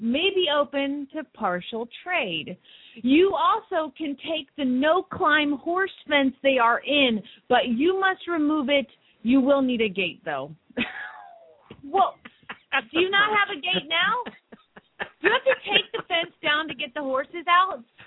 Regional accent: Arizona, United States; my home state of Arizona, thank you very much.

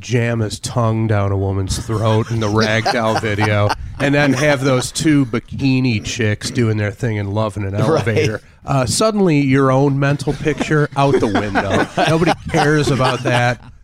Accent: Detroit, Michigan, United States; Well, growing up in Detroit in the 70s, obviously … was constantly on album-oriented rock radio, all the stations.

